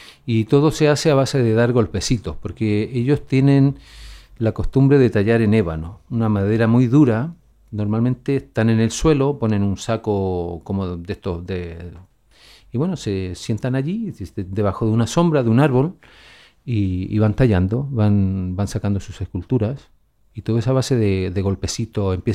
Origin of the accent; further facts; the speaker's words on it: Chile; also born or lived in Sweden; now in Spain; Yo voy a volver a mi tierra, al final, a Chile.